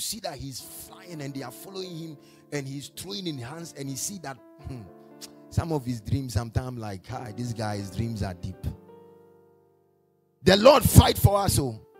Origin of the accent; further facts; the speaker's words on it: Takoradi, Western Region, Ghana; You and I, we are from Takoradi. So we know some of these things.